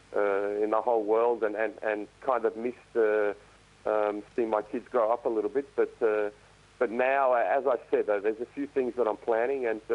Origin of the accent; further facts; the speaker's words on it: Canberra, Australian Capital Territory, Australia; I mean, obviously, me, myself, growing up in Canberra, there's definitely a soft spot there for a team come from Canberra